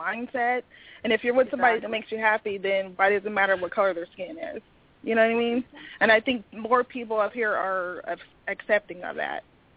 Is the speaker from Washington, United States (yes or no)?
yes; Seattle, Washington, United States; I'm from Seattle, and there's a lot of interracial dating, marriages up here.